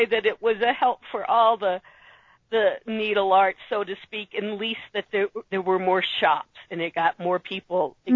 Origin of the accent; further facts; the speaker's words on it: Virginia, United States; I grew up in Virginia, by the way